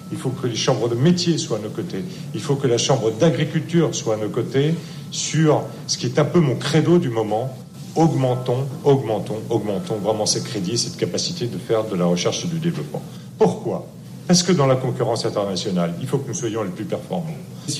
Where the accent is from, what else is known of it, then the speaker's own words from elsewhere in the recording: Grand Est, France; Si je suis alsacien